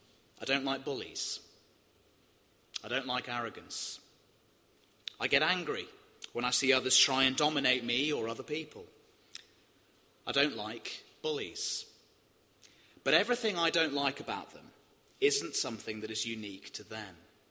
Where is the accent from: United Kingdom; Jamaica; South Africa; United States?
United Kingdom; We're British, aren't we?